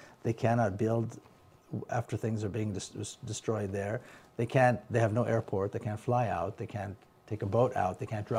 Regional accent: Jerusalem, Jerusalem District, Israel; now in United States; You know, I grew up in Jerusalem. I was born and raised in Jerusalem, and most of my life it was completely occupied.

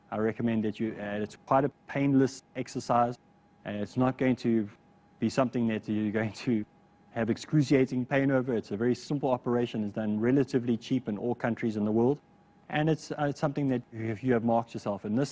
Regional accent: South Africa; Well, I come from South Africa and we don't really have a culture. We're a multicultural society.

